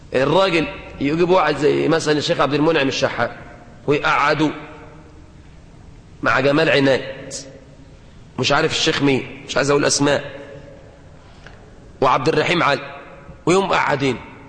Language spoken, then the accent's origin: Arabic; Mansoura, Dakahlia, Egypt; now in Cairo, Egypt; أنا جاي عندكم هنا القاهرة وأنا من المنصورة